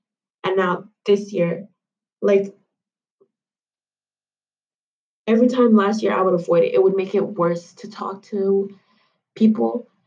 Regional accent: Haiti; my parents are from Haiti. I'm from Haiti.

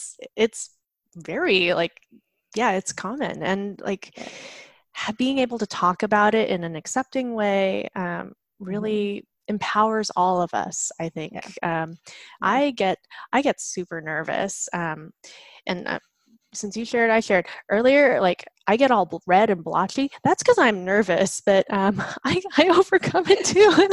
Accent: San Diego, California, United States; born there; So my parents immigrated over from Taiwan. I was born in San Diego, actually.

